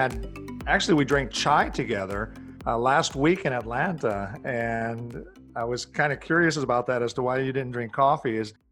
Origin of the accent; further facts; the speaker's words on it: Puerto Rico; I'm from Puerto Rico, which, you know, we're big coffee drinkers, right?